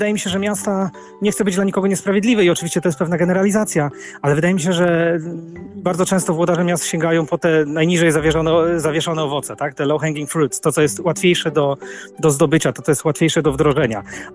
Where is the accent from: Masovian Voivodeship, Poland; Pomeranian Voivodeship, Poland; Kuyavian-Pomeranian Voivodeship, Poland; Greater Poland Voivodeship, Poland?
Masovian Voivodeship, Poland; Warsaw; Natomiast ja jestem z Warszawy, mieszkam tutaj na co dzień